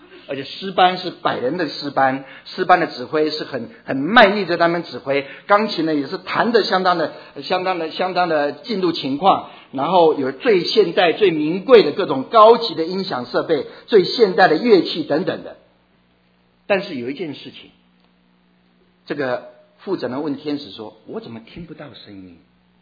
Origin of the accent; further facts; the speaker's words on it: China; 我们都中国人喜欢喝热牛奶，温牛奶